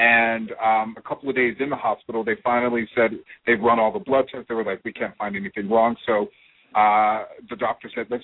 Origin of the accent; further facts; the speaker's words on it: New Jersey, United States; I'm originally from New Jersey, yeah.